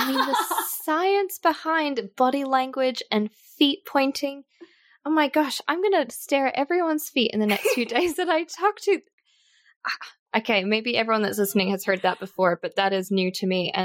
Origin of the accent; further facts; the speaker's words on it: Vancouver, British Columbia, Canada; I was actually interviewing for a private jet position on a plane that was based out of Vancouver, my hometown.